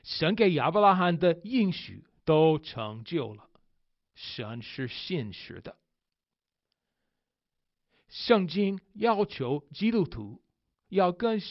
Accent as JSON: {"language": "Chinese", "country": "United States", "second_language": "Chinese", "said": "身为美国人的我，22岁的时候才开始学汉语，对我，汉语很难。"}